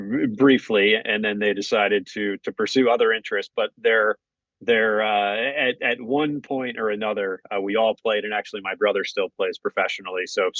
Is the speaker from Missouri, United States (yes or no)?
yes; St. Louis, Missouri, United States; Yeah, so I'm originally from and grew up in St. Louis in the kind of heart of the Midwest in the United States. And I'm the oldest of five.